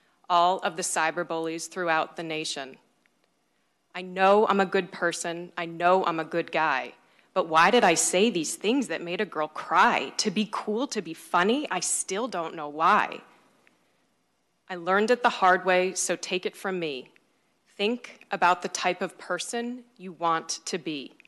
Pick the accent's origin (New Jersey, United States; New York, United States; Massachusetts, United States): Massachusetts, United States; Boston; now in Minnesota, United States; I refer to myself as an adopted Minnesotan. I grew up outside of Boston. Going to college here introduced me to a kinder and gentler way of being.